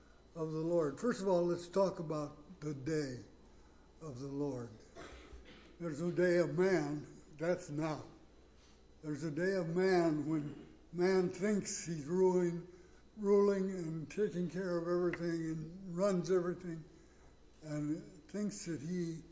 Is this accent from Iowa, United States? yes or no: yes; Iowa, United States; I was born and raised in Iowa. Most of you know that. Some of us are even proud of it, but not me.